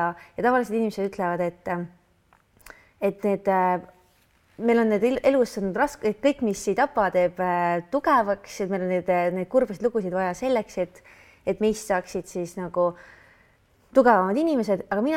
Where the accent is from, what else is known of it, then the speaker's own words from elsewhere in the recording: Viljandi, Viljandi County, Estonia; mina siis alustasin siis täiesti tavalise tüdrukuna Viljandist, olen pärit ja käisin täiesti tavalises koolis ka.